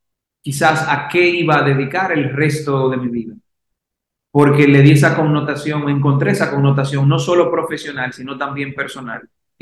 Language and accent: Spanish; Santiago de los Caballeros, Santiago, Dominican Republic; moved away as an adult; now in Santo Domingo, Dominican Republic; Sabes que soy santiaguero, realmente soy de Santiago, de los Caballeros, pero decidí mudarme a Santo Domingo a mis 20 años, hace ya unos 16 años que vine a Santo Domingo.